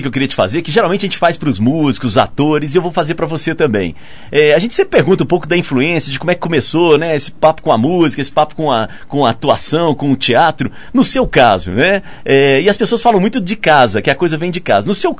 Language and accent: Portuguese; Minas Gerais, Brazil; Uai, sou mineiro.